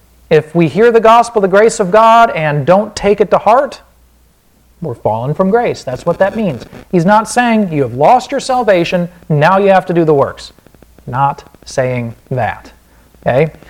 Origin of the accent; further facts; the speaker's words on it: Wisconsin, United States; accent: Wisconsin; or there's my Wisconsin accent